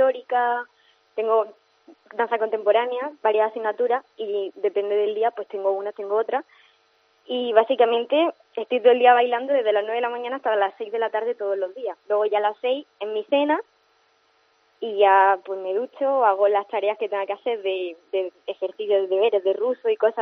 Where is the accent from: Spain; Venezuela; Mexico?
Spain; actualmente soy la única española que está aquí.